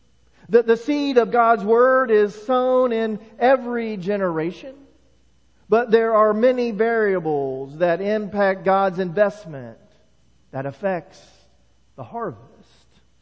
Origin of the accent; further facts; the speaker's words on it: Enon, Ohio, United States; Growing up in Enon, just 15 miles down the road, I'm used to this season.